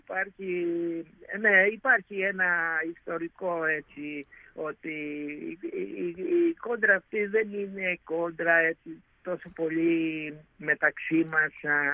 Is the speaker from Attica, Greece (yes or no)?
no; Mantzavinata, Ionian Islands, Greece; Το χωριό μου, το Λιξούρι είναι η πόλη και το χωριό μου λέγεται Μαντζαβινάτα